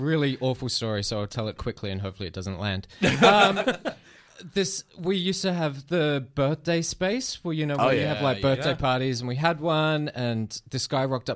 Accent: Philippines; also born or lived in Australia; No, I grew up in the Philippines and so I was playing with rabid dogs like pretty much every day.

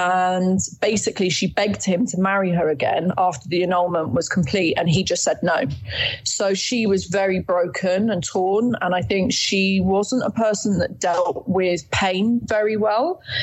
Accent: London, United Kingdom; I come from Knightsbridge in London.

